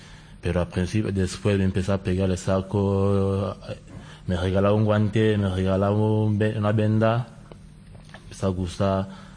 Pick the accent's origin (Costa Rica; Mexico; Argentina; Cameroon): Cameroon; now in Spain; Yo soy de Camerún.